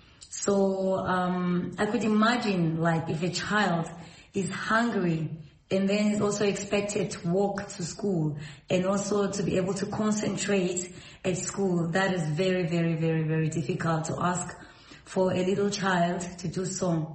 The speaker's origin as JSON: {"language": "English", "town": "Plumtree", "region": "Matabeleland South", "country": "Zimbabwe", "tie": "born or raised there", "said": "I was born in Plumtree in Changwa. I went to Changwa Primary School, which is now called Sikatini Primary School."}